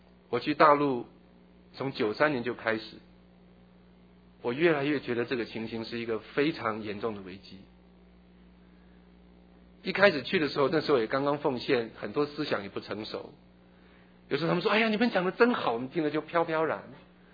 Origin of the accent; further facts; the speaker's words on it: California, United States; 因为他听说我是美国的来的一个牧师，他就说这个牧师听说是加州来